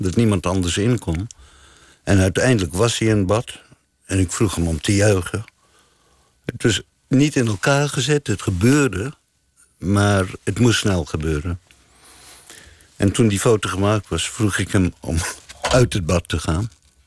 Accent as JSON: {"language": "Dutch", "country": "South Africa", "moved": "yes", "lives_now": "Amsterdam, Netherlands", "said": "Ik ben uit Zuid-Afrika vertrokken. In één richting ticket naar Luxemburg. Door Duitsland. In Nederland terechtgekomen, Amsterdam. En het beviel zo goed dat ik besloot om te blijven."}